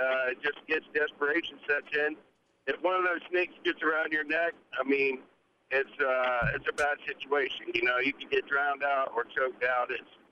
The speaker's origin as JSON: {"language": "English", "region": "Florida", "country": "United States", "tie": "born or raised there", "said": "But, you know, growing up in Florida here, I've done every job, digging a ditch and swinging a hammer on concrete jobs."}